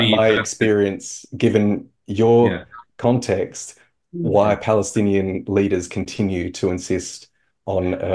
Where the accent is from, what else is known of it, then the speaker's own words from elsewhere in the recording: Ireland; what we as Indigenous Irish, who had been there longer than 500 years, were experiencing as Catholics, and actually took up arms in my dad's generation, seeking freedom.